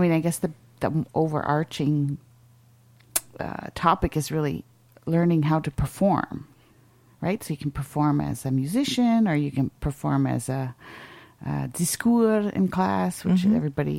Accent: Ontario, Canada; But I didn't grow up in Quebec. I grew up in Northern Ontario.

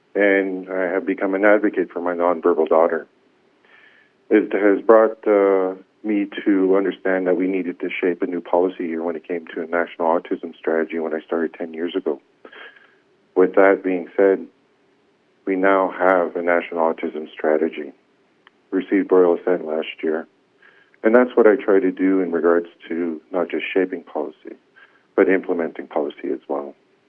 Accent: Chase, British Columbia, Canada; also born or lived in Kamloops; I'm your Liberal candidate. I was born in Kamloops, raised in Chase. I'm from Nisqually on my mother's side, and on my Scottish side, my father. I'm a family man

